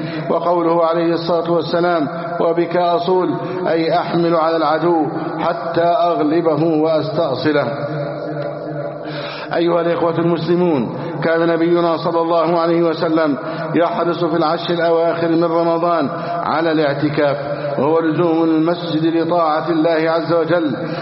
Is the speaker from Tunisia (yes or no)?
no; Egypt; اللهم احفظ بلدنا مصر أمنا أمانا